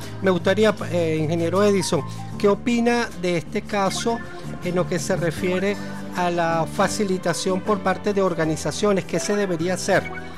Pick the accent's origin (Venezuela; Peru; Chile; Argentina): Venezuela; Aquí nosotros los venezolanos somos muy generosos